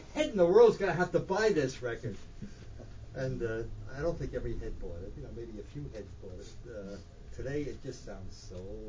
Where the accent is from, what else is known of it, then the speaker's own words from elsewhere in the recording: New York City, New York, United States; And here I am, this nerdy engineer from the East Coast, born and brought up in New York City, being surrounded by all these record executives, West Coast.